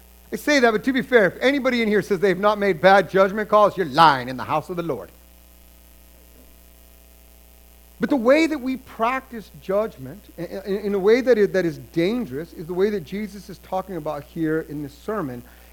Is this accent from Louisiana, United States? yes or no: no; New Mexico, United States; You're like, oh, I'm from New Mexico. Weeds are like what grows everywhere.